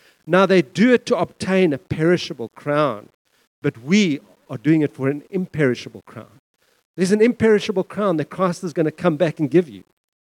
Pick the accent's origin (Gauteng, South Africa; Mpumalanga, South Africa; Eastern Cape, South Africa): Eastern Cape, South Africa; King Williamstown; I grew up in King Williamstown in an orphanage.